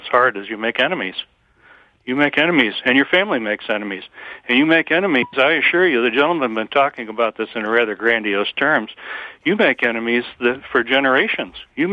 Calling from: Canandaigua, New York, United States; You can tell that I'm from Canandaigua because I have an accent.

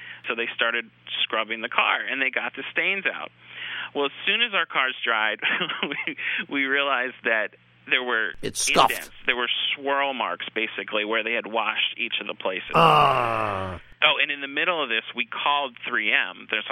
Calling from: Narberth, Pennsylvania, United States; I'm calling from Narberth, Pennsylvania.

